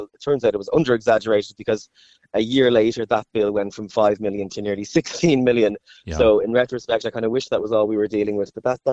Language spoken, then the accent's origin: English; Ballyfermot, Leinster, Ireland; I'm from Ballyfermot, and I remember those apartments being built when I was maybe 13, 14.